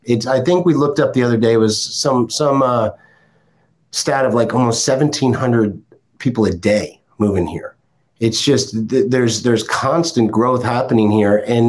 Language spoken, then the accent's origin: English; New Jersey, United States; I'm a former Jersey boy. I grew up in New Jersey.